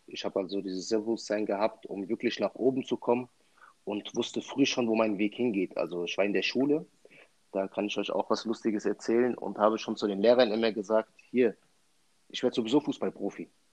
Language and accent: German; Raunheim, Hesse, Germany; bin ich wieder zu meinem Heimatort Raunheim gezogen, ja. Habe mir da was gekauft